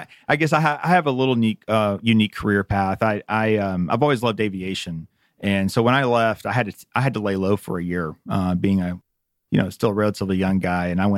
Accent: Marietta, Georgia, United States; Right, I'm a local guy, right? So I grew up in Marietta.

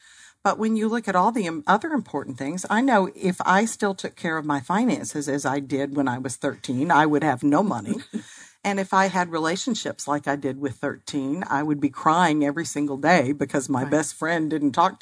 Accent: Arkansas, United States; also born or lived in Texas / North Carolina / Alabama; I was born and raised in Arkansas. I've lived in Texas and North Carolina and Alabama.

